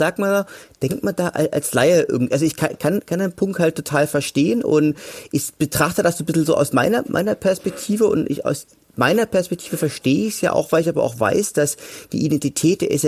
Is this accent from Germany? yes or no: yes; Leipzig, Saxony, Germany; now in Dresden, Germany; ich bin ein Mann, ich bin Sachse, ich bin Leipziger, ich bin ja jetzt aber auch Dresdner, fühle mich aber auch im Erzgebirge halt auch teilweise so.